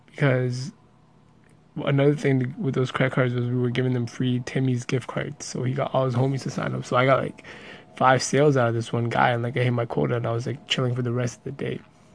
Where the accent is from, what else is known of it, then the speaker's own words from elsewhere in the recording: Pakistan; And I'm like, no, I'm from Pakistan."